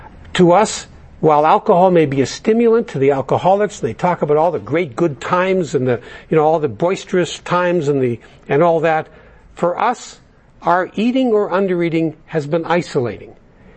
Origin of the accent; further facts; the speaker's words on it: Winnipeg, Manitoba, Canada; I attended an AA big book study they did in my hometown of Winnipeg.